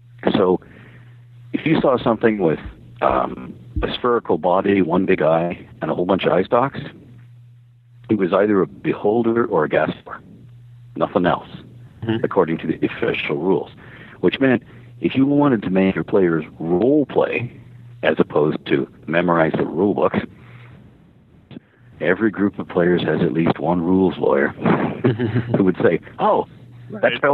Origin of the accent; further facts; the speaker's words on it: Canada; I'm Canadian